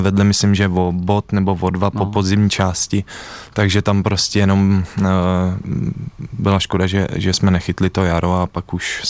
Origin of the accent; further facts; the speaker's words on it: Strakonice, South Bohemian Region, Czechia; Takže já jsem ze Strakonic, jsem strakonický dudák, no.